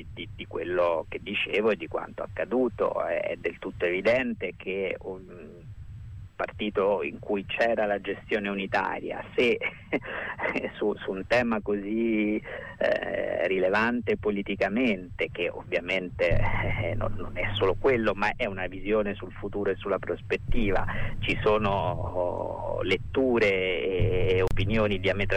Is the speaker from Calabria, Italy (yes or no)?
no; Rome, Lazio, Italy; non io che sono romano e nemmeno altri romani